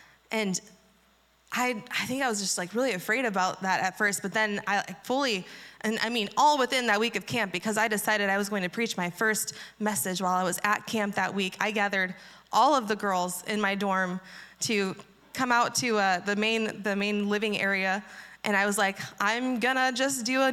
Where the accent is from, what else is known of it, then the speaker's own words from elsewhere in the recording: Indiana, United States; And I grew up in Indiana, so I went to a similar camp called Lake Placid.